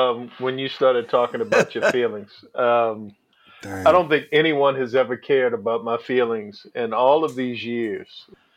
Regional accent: Annapolis, Maryland, United States; I'm from Annapolis, Maryland.

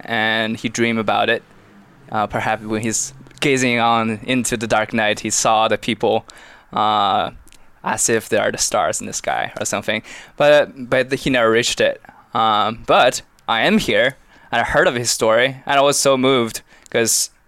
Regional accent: Beijing, China

